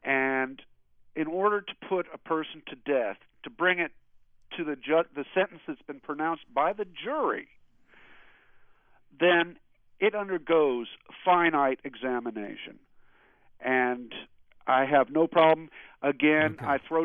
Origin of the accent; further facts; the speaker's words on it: Texas, United States; And yes, as a Texan, I'm going to talk about state sovereignty in regards to their laws.